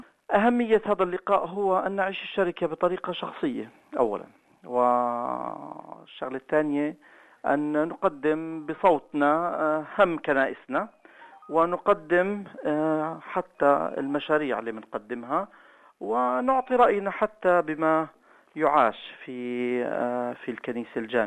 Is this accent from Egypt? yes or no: no; Jordan; now in Tunisia; أنا أردني الجنسية ولكن من 17 سنة في تونس